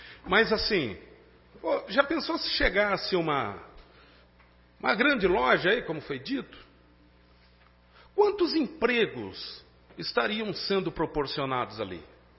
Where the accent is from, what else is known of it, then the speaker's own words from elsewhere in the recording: Garça, São Paulo, Brazil; por ser nascido e criado aqui em Garça, a gente sempre teve muito contato com os vários comerciantes